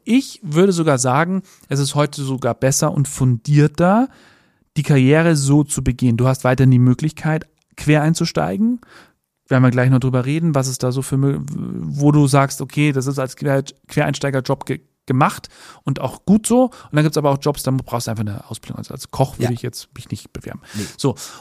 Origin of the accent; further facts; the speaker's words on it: Bavaria, Germany; aber als Oberbayer, da hast du halt das überhaupt nicht am Schirm, dass du ja auf einem Schiff arbeiten könntest.